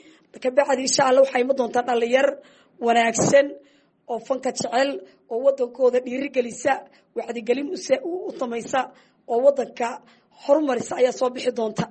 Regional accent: Hiran, Somalia; Laakiin fanka waxa weeye gobolkayga Hiiraan weli lagama jecla

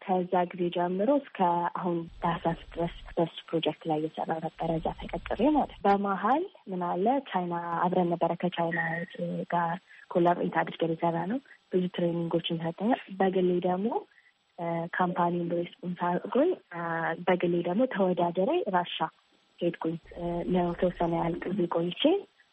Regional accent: Addis Ababa, Ethiopia; እኔ አዲስ አበባ ነው ተወልጄ ያደኩት።

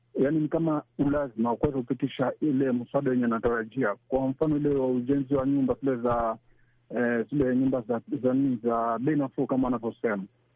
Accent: Bamba, Kilifi County, Kenya; now in Mombasa, Kenya; natokea maeneo ya Bamba, Kilifi County, lakini kwa sasa nategea idhaa nikiwa ama natoa maoni yangu nikiwa Mombasani, pwani mwa Kenya.

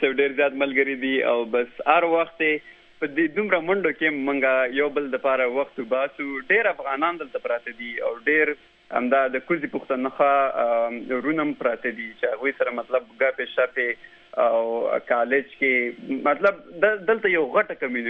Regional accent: Afghanistan; now in United States; زه اول افغان یم او بیا مطلب زه دلته ډیزل راغلی یم

